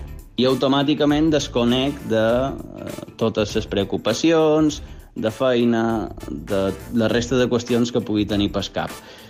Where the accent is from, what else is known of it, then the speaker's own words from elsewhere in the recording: Pòrtol, Balearic Islands, Spain; som de Pòrtol